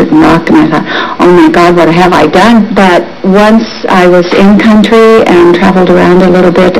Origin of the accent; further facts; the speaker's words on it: Ohio, United States; I was a little leery at the time because I was from Ohio. I'd never been anyplace else, and Ohio was very green.